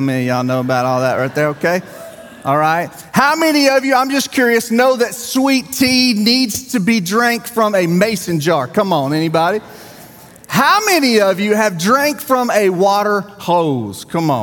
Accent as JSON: {"language": "English", "town": "Levesque", "region": "Arkansas", "country": "United States", "said": "I am originally from the Arkansas Delta, okay, small towns. I lived on a farm in a little community called Levesque, which is about 15 minutes to the east of Wynn, Arkansas on 64 Highway."}